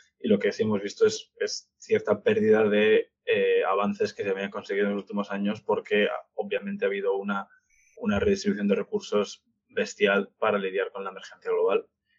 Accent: Spain; first language Spanish; aunque soy español y nací y crecí hablando en español

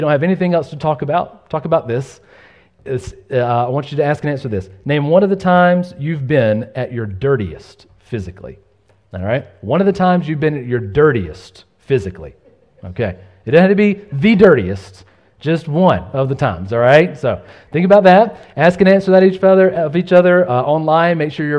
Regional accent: Georgia, United States; See, I grew up in the South, South Georgia, and we have cornbread

